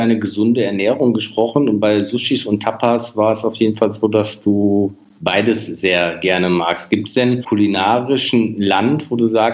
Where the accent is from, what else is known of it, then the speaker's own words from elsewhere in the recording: North Rhine-Westphalia, Germany; Ich komme gewöhnlich aus dem Münsterland, gibt es Wurstebrot und Leberbrot.